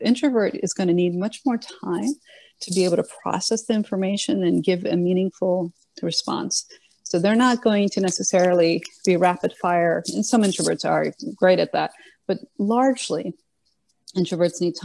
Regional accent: Washington, District of Columbia, United States; I grew up in Washington, D.C., so I'm used to all different colors, all different backgrounds, all different languages, all different races.

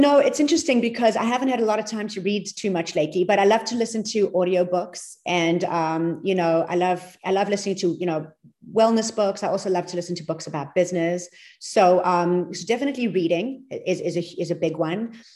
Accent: South Africa; also born or lived in New York, United States / Los Angeles, United States; coming from, you know, 11 years in New York and a few years in LA. I was a little bit in Europe. I'm from South Africa, so I've got an international background and perspective.

